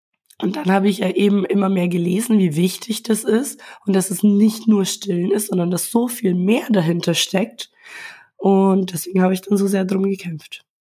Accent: Brazil; also ich komme ja ursprünglich aus Brasilien

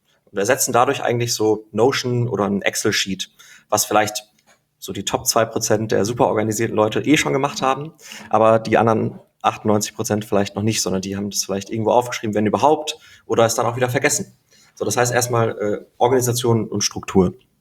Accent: Germany; ich hatte auch meine Bedenken, so als Deutscher kennt man natürlich die großen öffentlichen Unis

